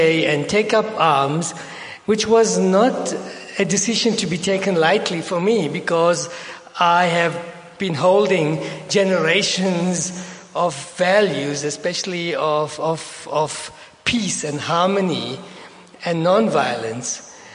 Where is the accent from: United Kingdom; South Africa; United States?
South Africa; I realized I'm not Indian. I have biologically inherited the genes, but socially, culturally, I am not Indian. Actually, I felt out of place in India. And I realized I'm South African